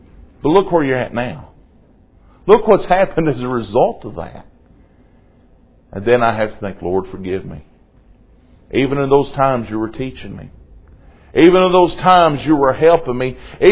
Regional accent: Somerset, Kentucky, United States; I can remember growing up in Somerset, Kentucky.

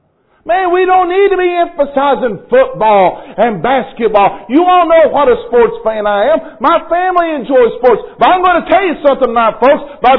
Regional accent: Kentucky, United States; You know, I've kind of mocked my home state this week, and I can do that because I'm from there. But you know, talking about Kentucky basketball

